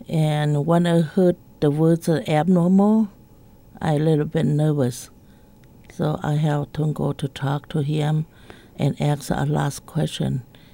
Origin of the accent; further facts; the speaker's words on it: Laos; English is a second language; moved away; Well, back in Laos, we never know anything about cancer.